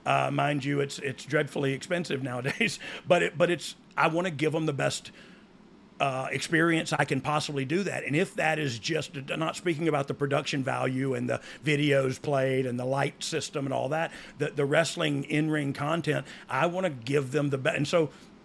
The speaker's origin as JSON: {"language": "English", "town": "Pensacola", "region": "Florida", "country": "United States", "tie": "born or raised there", "said": "So I had to do Finn – Seth Rollins versus Cody here in Pensacola, my hometown of Pensacola, for the live event because somebody got injured."}